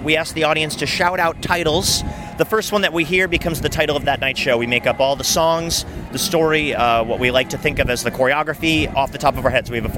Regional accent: Chicago, Illinois, United States; No, I'm not. I'm from Chicago.

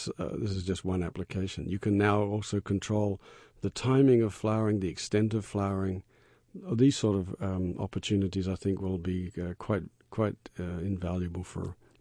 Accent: Australia; Yes, I'm from Australia.

